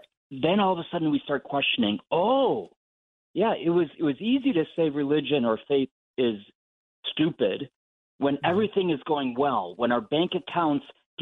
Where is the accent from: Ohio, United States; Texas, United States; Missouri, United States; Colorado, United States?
Ohio, United States; I'm from Ohio. The state motto is "In God We Trust."